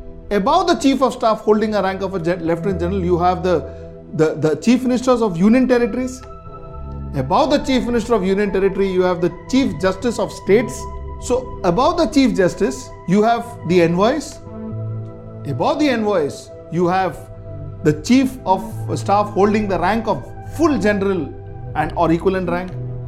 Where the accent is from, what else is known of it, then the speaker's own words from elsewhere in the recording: India; which is probably the only power we hold as an Indian and part of this democracy.